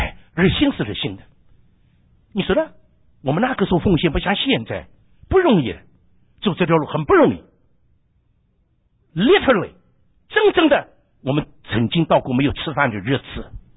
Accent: Shanghai, China; 他是人家就是我们上海人叫在豆腐里面找骨头

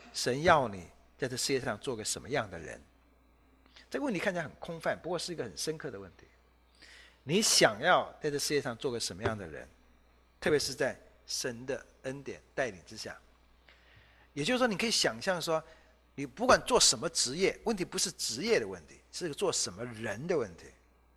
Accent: China; 但我们中国人的标准，长大做救火员跟长大开垃圾车一样的没出息

